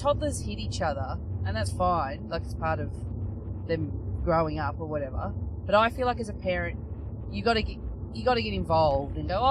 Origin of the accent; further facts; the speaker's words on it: Strathmore, Victoria, Australia; Like, I'm from Strathmore, but I say I'm from Essendon.